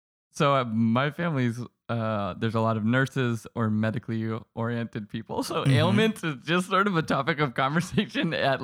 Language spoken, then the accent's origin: English; New Hampshire, United States; I'm from New England, New Hampshire, a little north of Boston.